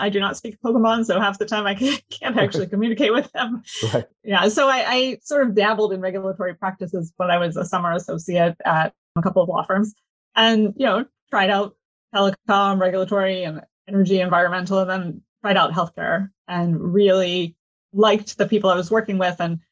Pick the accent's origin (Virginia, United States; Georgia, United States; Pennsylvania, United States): Pennsylvania, United States; now in Washington, United States; I'm originally from Pennsylvania, outside of Harrisburg. Okay. And DC was always the closest big city to me growing up.